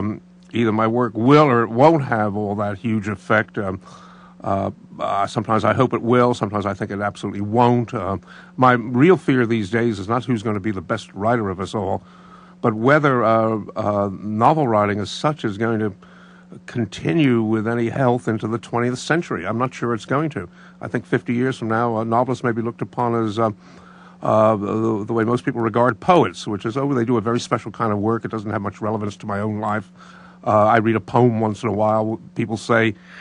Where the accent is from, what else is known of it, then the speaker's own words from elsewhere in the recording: Brooklyn, New York, United States; I grew up in Brooklyn, and you know, we didn't ignore strength in Brooklyn, but it wasn't. I grew up in a reasonable neighborhood, reasonable middle class neighborhood.